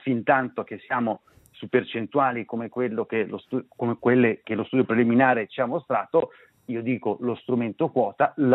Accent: Italian Switzerland, Switzerland; E noi, in quanto Svizzera italiana, lo sappiamo benissimo di cosa si parla

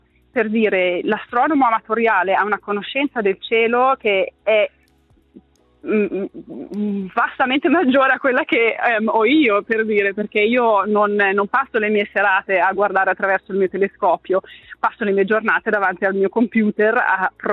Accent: Ticino, Switzerland; moved away as an adult; io sono nata e cresciuta in Ticino, nel Locarnese, e malgrado il fatto che sono via dal Ticino ormai da tanti anni, sono andata via per gli studi universitari troppi anni or sono, comunque per me il Ticino è casa

